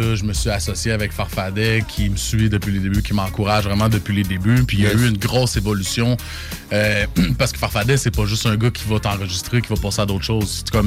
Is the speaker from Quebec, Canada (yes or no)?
yes; Saint-Hyacinthe, Quebec, Canada; Je viens de Saint-Hyacinthe.